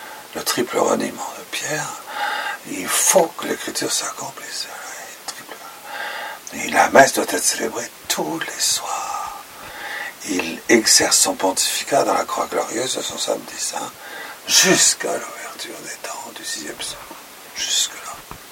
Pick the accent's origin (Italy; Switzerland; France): Italy; Manduria, Apulia; Chez nous à Manduria, exactement la même.